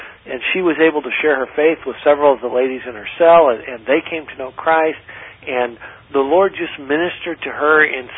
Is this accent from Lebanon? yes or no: no; Papua New Guinea; I grew up in a missionary family, did part of my growing up in Papua New Guinea